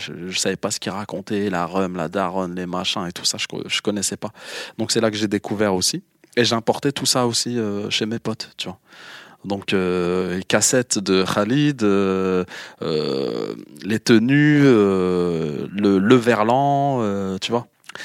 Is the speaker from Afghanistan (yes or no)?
no; Hauts-de-France, France; Et chez nous, dans le Nord, si t'avais pas des TN, t'avais pas des grosses baskets